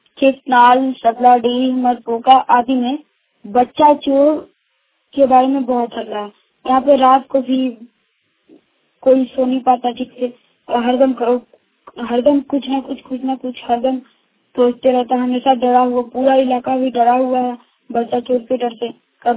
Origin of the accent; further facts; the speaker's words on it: Jharkhand, India; ग्राम तेली से पूर्व डोंडा थाना राजनगर जिला गिरिडीह झारखंड से हूँ।